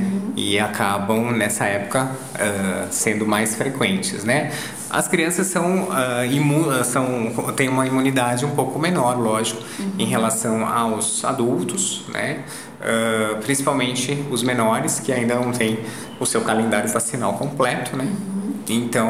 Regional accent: São Paulo, Brazil; now in Guaporé, Brazil; estou no sul há mais de um ano, né? Vivo com a minha família em Guaporé. E nós viemos de São Paulo, né? Eu tenho 44 anos, vivi a minha vida inteira em São Paulo.

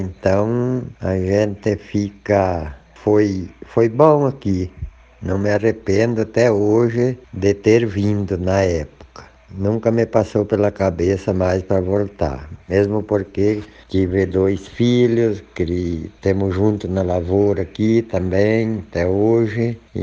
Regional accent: Colorado, Rio Grande do Sul, Brazil; also born or lived in Arroio das Almas; Sou gaúcho … Eu residia, nascido em Colorado, Rio Grande do Sul, e residia em Arroio das Almas, Colorado.

